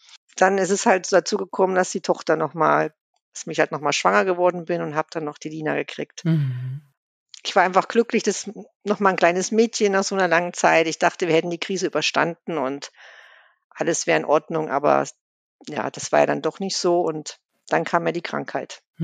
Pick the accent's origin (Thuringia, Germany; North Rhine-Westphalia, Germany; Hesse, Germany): Thuringia, Germany; also born or lived in Dubai, United Arab Emirates; weil wir kommen ja auch aus Thüringen.